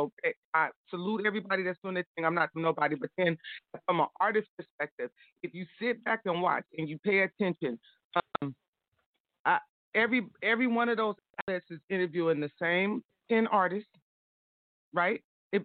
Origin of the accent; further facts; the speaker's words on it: Sacramento, California, United States; even though I'm from down south, but I was raised in Sacramento.